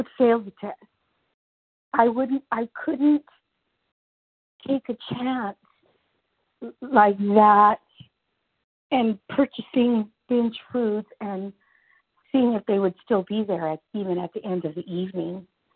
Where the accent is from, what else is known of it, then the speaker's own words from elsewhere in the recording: California, United States; I'm from Central California. I am new to the group.